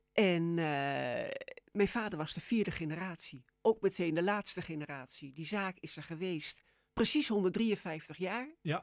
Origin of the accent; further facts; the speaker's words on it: Goor, Overijssel, Netherlands; moved away as an adult; kom uit de Hengeveldestraat in Goor. Daar ben ik, ik ben in het ziekenhuis in Hengelo geboren, maar na een paar dagen in Goor terechtgekomen. En ik ben hier opgegroeid tot ik in Groningen ging studeren.